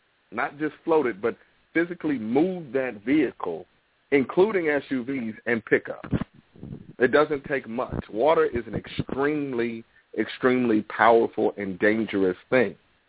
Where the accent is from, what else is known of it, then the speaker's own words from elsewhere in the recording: New York City, New York, United States; I grew up in New York City. In New York City, you can't just turn on the water tap and expect to get clear water.